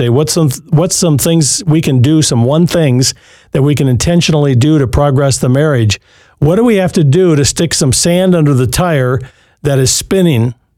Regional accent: Michigan, United States; And I grew up in Western Michigan on Lake Michigan, so we had a lot of snow, tons of it.

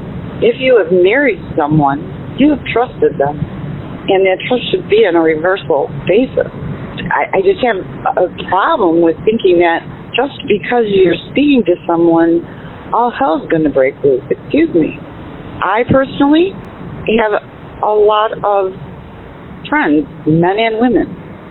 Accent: Michigan, United States; Good afternoon. … I am from Michigan.

